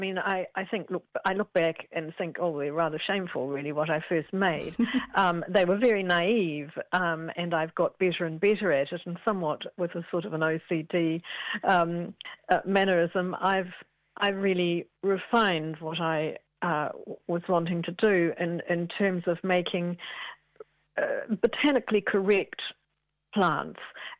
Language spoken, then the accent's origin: English; Auckland, New Zealand; I'm from Tamaki Makaurau.